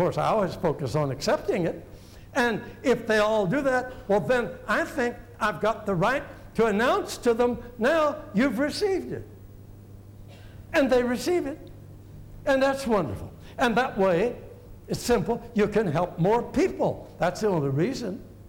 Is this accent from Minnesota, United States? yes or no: no; Oklahoma, United States; I'm from Oklahoma. We don't know much in Oklahoma.